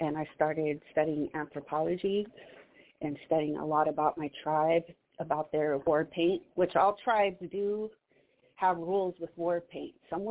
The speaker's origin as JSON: {"language": "English", "town": "Seattle", "region": "Washington", "country": "United States", "tie": "born or raised there", "also_born_or_lived": "Omak, United States", "said": "I am San Poyo Band and Nez Perce Band, and I was born in Omak, Washington. I lived there on the res, but I grew up here in Seattle."}